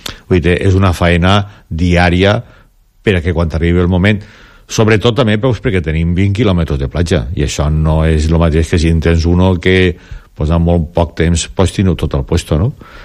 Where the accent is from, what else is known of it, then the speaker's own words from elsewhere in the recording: Dénia, Valencian Community, Spain; almenys per als que som de Denia, o majors de Denia